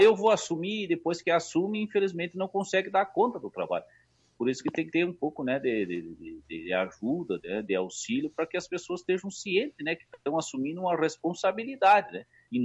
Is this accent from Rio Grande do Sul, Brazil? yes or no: yes; Rio Grande do Sul, Brazil; Não é somente dizer que eu sou gaúcho, mas eu tenho que respeitar a minha cultura e trabalhar para que isso não morra, né? Porque é a identidade do nosso Rio Grande